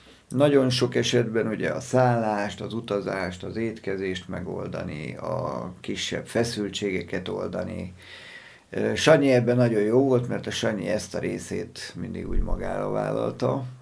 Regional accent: Hungary; born there; én magam is békében születtem itt Magyarországon

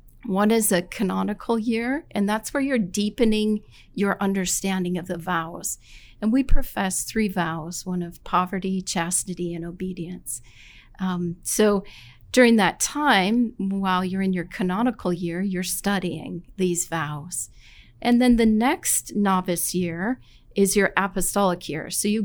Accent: Boulder, Colorado, United States; I'm from Boulder, Colorado. So I grew up really skiing and biking and hiking and doing lots of stuff.

